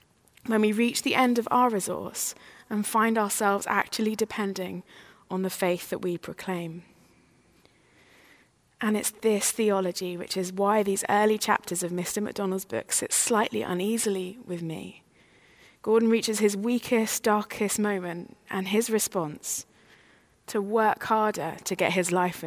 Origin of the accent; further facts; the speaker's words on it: United Kingdom; health, family, ministry, weather. I am British after all.